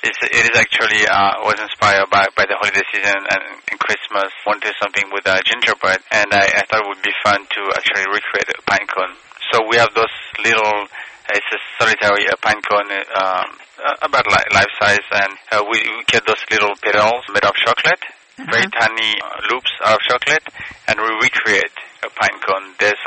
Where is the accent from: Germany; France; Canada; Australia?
France; now in United States; I grew up in France, so I'm not very familiar with American tradition